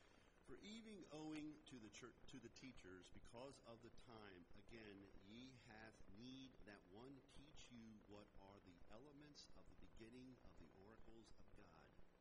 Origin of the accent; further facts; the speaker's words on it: Pennsylvania, United States; So anyways, I grew up in Pennsylvania, and we lived like between three big farms, or around three big farms.